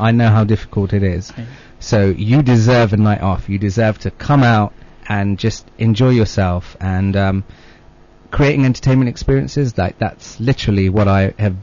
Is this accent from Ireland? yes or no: no; United Kingdom; being British Asian, being born here